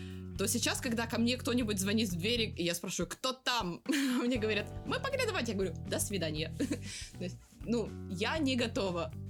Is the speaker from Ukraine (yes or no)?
yes; Zhovti Vody, Dnipropetrovsk Oblast, Ukraine; Я из Желтых Вод.